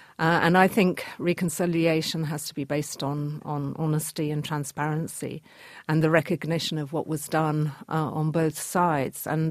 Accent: United Kingdom; I'm a Brit. I live in London.

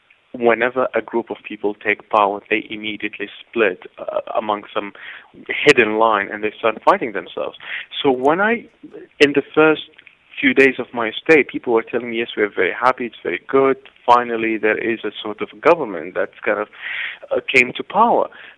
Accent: Baghdad, Baghdad Governorate, Iraq; I come from Iraq, and I grew up in Baghdad

